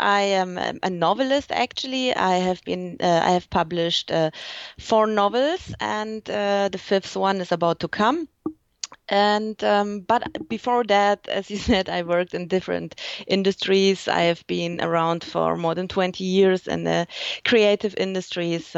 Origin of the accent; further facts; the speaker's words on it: Germany; accent: German; English is a second language; I unfortunately only can come up with my fantastic German accent.